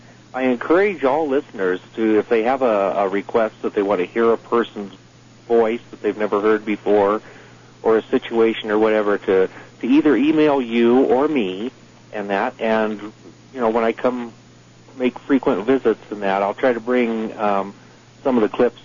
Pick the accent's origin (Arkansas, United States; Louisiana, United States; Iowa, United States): Iowa, United States; when I was very small growing up in Iowa, knee-high to a toad